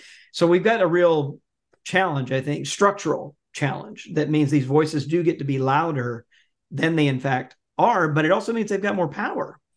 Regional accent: Mississippi, United States; so Mississippi, I am proud to say, is my home state

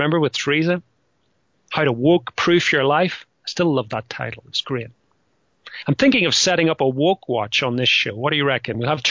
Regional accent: Northern Ireland, United Kingdom; a nod to my childhood growing up in Northern Ireland, where there was explosions all the time.

